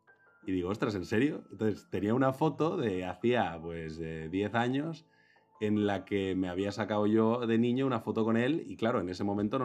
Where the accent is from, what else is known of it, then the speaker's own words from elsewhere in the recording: Tenerife, Canary Islands, Spain; yo soy natural de Tenerife